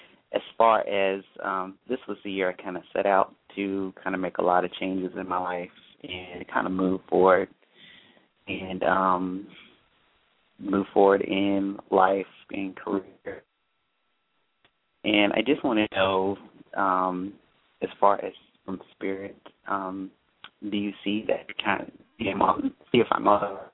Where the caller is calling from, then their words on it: North Carolina, United States; I'm calling from North Carolina.